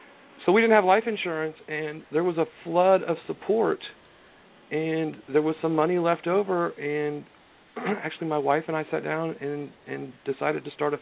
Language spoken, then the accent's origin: English; Oregon, United States; I grew up in Oregon.